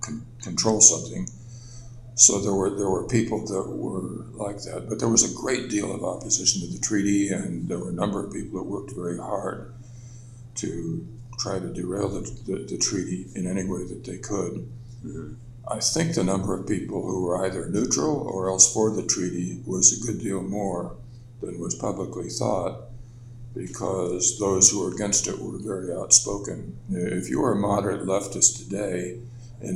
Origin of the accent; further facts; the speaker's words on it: California, United States; moved away; also born or lived in San Francisco / Palo Alto; We came from California. In 1970, and I had been in San Francisco and Palo Alto during all that turbulence.